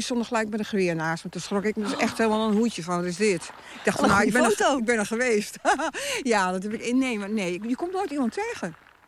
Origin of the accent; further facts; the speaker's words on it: Drenthe, Netherlands; Ja, bij ons in Drenthe valt het echt wel mee.